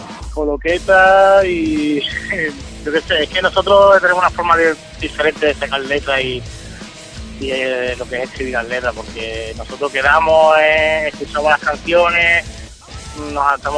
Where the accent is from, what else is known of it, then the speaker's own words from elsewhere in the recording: Huelva, Andalusia, Spain; nosotros somos de Huelva, es una ciudad pequeña, nosotros nos conocemos de siempre, los músicos de Huelva